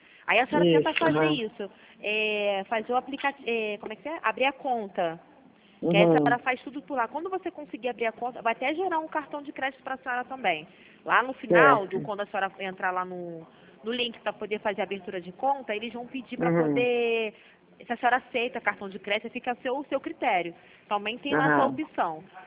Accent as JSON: {"language": "Portuguese", "town": "Madureira", "region": "Rio de Janeiro", "country": "Brazil", "said": "clientes que moram aqui na Cidade, porque eu sou de Madureira."}